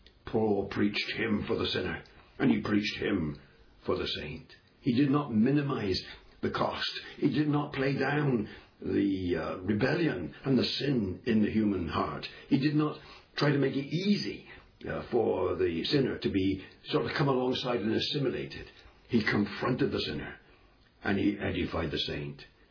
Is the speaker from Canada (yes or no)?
no; England, United Kingdom; I'm an Englishman. The English, I tell the English now, we've had 500 or 600 years of gospel ministry.